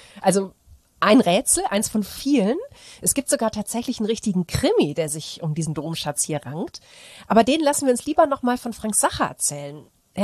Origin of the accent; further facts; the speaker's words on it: Aachen, North Rhine-Westphalia, Germany; Ich komme ja aus Aachen, da ist man in Sachen Domschatz mehr als verwöhnt.